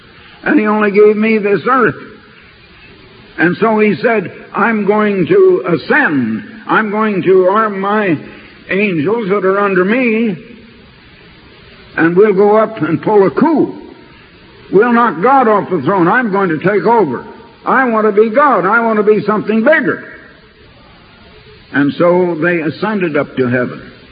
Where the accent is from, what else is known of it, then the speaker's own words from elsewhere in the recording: Iowa, United States; now in Oregon, United States; it was like the song that was so popular when we came out to Oregon from Iowa back in 1924.